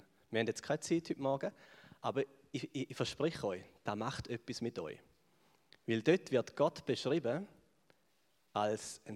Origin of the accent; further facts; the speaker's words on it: Switzerland; da geht uns nicht so rein, oder? Als Schweizer.